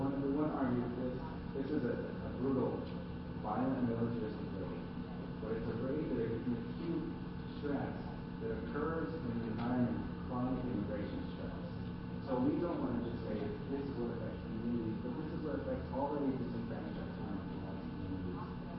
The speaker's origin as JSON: {"language": "English", "region": "Texas", "country": "United States", "tie": "born there", "first_language": "English", "said": "English is my first language. No matter what my history is, I was born in Texas"}